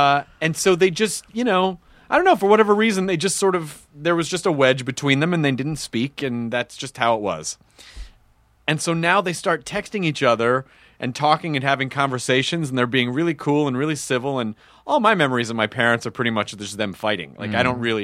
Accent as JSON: {"language": "English", "town": "Memphis", "region": "Tennessee", "country": "United States", "tie": "born or raised there", "also_born_or_lived": "Louisville", "said": "we moved away when I was really, really young and I grew up in Memphis."}